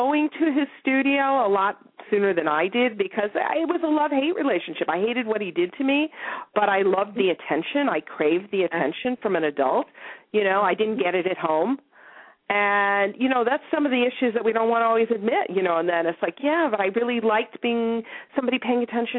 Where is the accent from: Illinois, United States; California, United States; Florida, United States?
Illinois, United States; Chicago; I grew up in Chicago, and so they just moved away, and so there was very little interaction at that point.